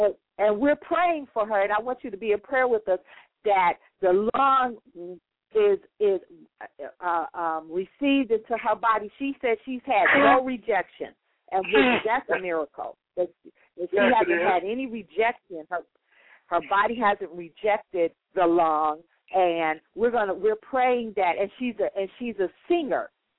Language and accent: English; Chicago, Illinois, United States; It feels like when back home, and I'm originally from Chicago, and we used to have testimony service